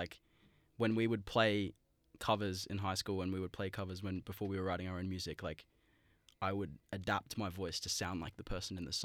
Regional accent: Australia; to be like accept that we're Australian

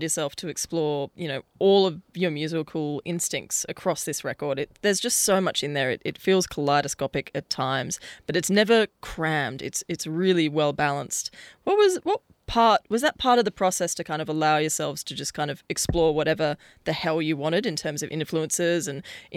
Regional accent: Byron Bay, New South Wales, Australia; I'm from Byron Bay, so I'm allowed to say that.

